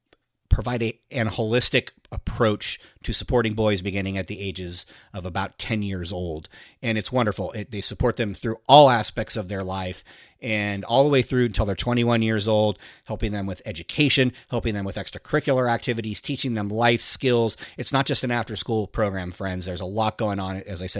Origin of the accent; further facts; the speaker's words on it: California, United States; I grew up in California, so was exposed to it there.